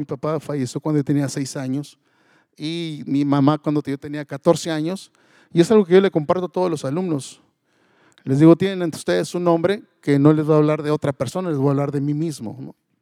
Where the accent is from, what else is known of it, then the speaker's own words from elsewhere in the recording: Torreón, Coahuila, Mexico; yo nací en Torreón, en Coahuila, ya estoy aquí. O sea, vivía en un rancho, vivía en una contexto muy, muy, muy agricultor. Y todas las familias allí se dedicaban a la siembra y cosecha de algodón.